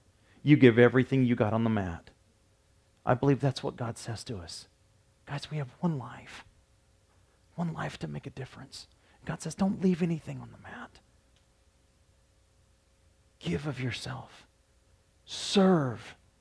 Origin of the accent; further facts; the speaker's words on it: Indiana, United States; Although I was born and raised in Indiana, so got to give shout out and props to Indiana, right?